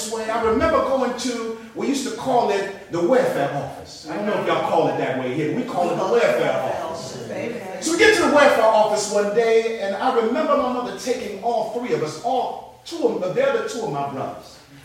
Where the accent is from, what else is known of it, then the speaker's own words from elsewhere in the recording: Cleveland, Ohio, United States; also born or lived in Los Angeles; My mother's from Selma, Alabama. Amen. And I grew up in Cleveland, Ohio / LA, so I had a Selma experience in Cleveland, Ohio.